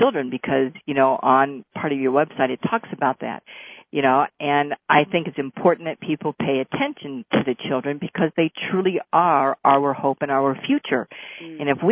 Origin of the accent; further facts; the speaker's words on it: Chicago, Illinois, United States; Teachers, I came from Chicago.